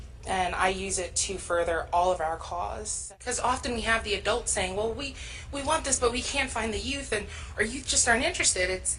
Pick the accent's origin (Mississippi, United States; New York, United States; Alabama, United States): New York, United States; I'm from New York, and I went to a residential